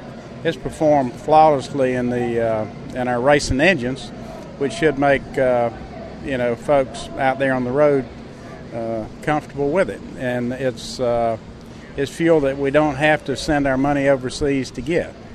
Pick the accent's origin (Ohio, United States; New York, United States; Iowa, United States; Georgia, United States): Georgia, United States; Perry; I'm originally from Perry, Georgia. It's a little town about 100 miles south of Atlanta. I grew up on a farm.